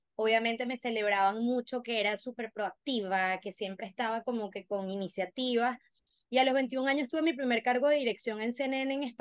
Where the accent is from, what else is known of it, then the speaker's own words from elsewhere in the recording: Venezuela; now in Mexico; Pues mira, yo soy venezolana, creo que ya lo pudieron notar por mi acento, pero a veces en México me confunden con colombiana